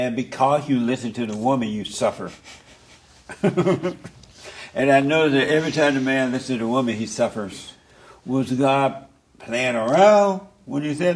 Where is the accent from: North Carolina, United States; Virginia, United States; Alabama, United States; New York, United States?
Alabama, United States; I'm from Alabama. Grew up on a plantation. Grew up under Jim Crow laws.